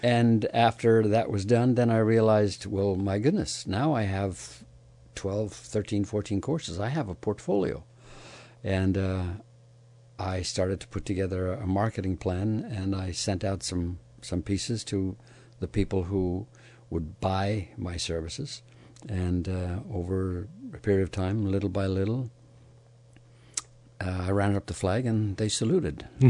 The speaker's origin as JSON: {"language": "English", "country": "Ireland", "tie": "born or raised there", "said": "But growing up in Ireland, I played a lot of sports, soccer, rugby, tennis, golf."}